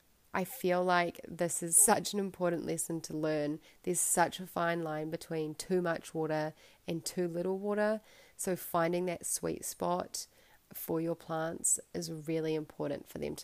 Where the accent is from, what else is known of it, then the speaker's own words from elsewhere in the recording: Pukekohe, Auckland, New Zealand; now in Wellington, New Zealand; I'm currently living in Wellington, New Zealand. I was originally born and raised in Pukekohe, which I would have called a small town. I'm just not sure it would be considered that anymore, and that's in South Auckland.